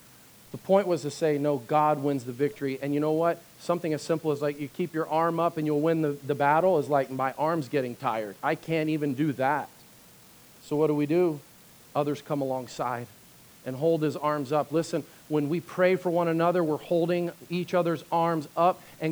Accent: Texas, United States; especially as a Texan, you know, like in my native Texan blood

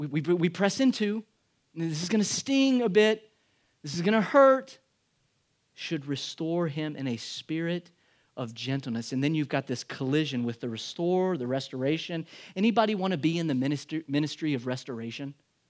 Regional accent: New Mexico, United States; they had a big project in a town near us where I grew up in New Mexico.

